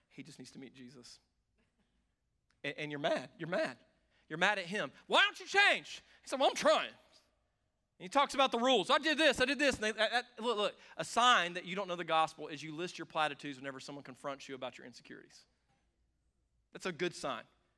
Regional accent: the South, United States; I grew up around this in the South.

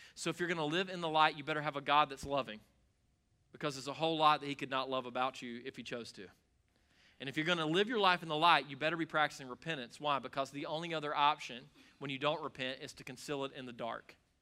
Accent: Moonville, South Carolina, United States; Back where I grew up in Moonville, South Carolina, I mean, heaven on earth

